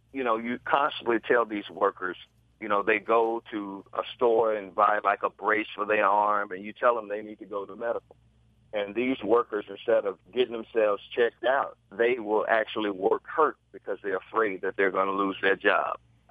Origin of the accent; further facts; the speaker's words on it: United States; Being an American, I think, hey, look, we shouldn't be treated as second-class citizens here in the U.S.